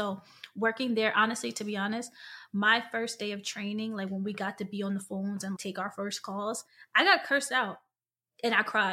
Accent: Philadelphia, Pennsylvania, United States; I am from Philly, the 215, better known for cheesesteaks and pretzels and our famous water ice.

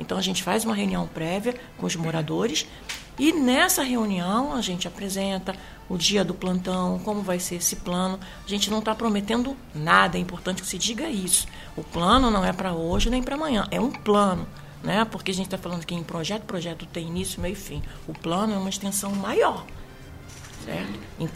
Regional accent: Rio de Janeiro, Brazil; now in Ilhéus, Brazil; Eu sou do Rio de Janeiro.

